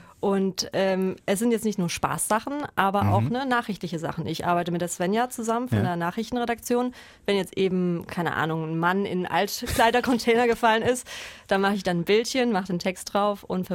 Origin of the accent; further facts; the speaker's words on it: Baden-Baden, Baden-Württemberg, Germany; Da bin ich aufgewachsen.